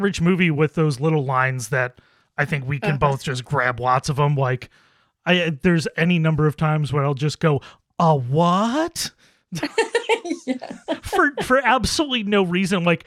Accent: Buffalo, New York, United States; now in Rochester, United States; growing up in Buffalo, living in Rochester, like we all live in that like nasally world of accents.

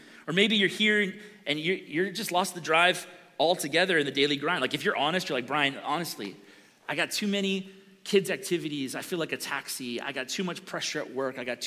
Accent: Erie, Pennsylvania, United States; now in Tokorozawa, Japan; My family lives just outside of Tokyo in a town called Tokorozawa, but originally we come from Erie, Pennsylvania, up on the Great Lakes, and I served there as a pastor for almost 20 years.

